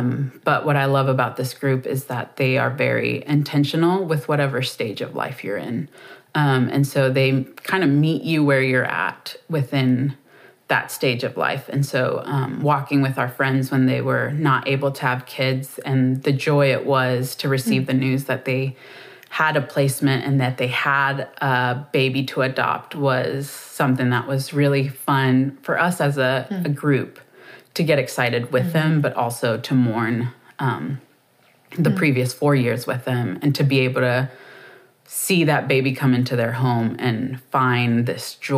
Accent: Honduras; even growing up in Honduras, of like, it is assumed that we will be late.

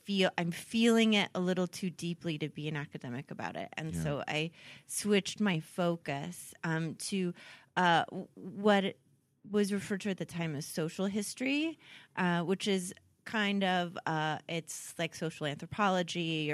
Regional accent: Poway, California, United States; born there; I was born in Southern California, just outside of San Diego.

